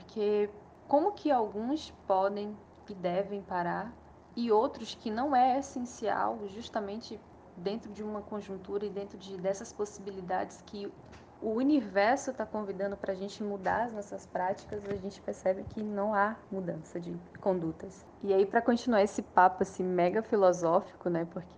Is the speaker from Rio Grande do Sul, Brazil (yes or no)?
no; Maranhão, Brazil; 30 aninhos de vida aqui nessa terra. Moro no Maranhão, sou maranhense